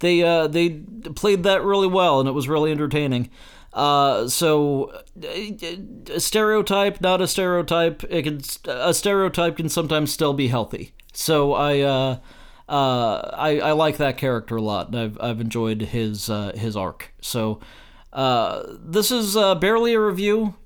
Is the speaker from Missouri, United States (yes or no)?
yes; St. Louis, Missouri, United States; That helps because I'm from St. Louis, so I'm interested in her career.